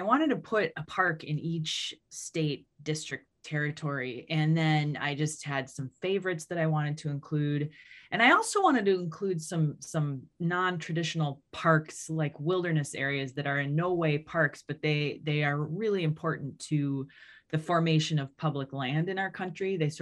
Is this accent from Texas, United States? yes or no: no; Duluth, Minnesota, United States; Well, I grew up in Duluth. My dad's family immigrated here from Sweden to various parts of northern Minnesota. So it really was home.